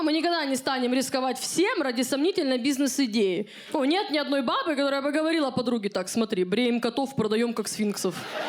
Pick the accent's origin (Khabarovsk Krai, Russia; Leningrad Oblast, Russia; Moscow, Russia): Khabarovsk Krai, Russia; Khabarovsk; Ну, потому что я из Хабаровска